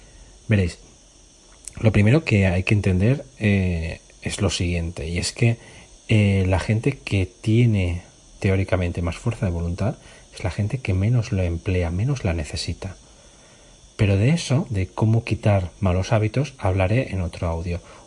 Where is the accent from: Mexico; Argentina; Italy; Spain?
Spain; a mí después de comer, como buen español, me gusta descansar un ratito